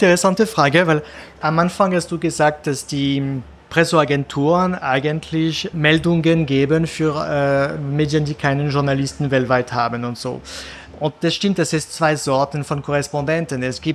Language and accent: German; Lyon, Auvergne-Rhône-Alpes, France; German is a second language; weil ich bin aus Lyon, aber ich habe in Bordeaux studiert. Das ist auf der anderen Seite von Frankreich.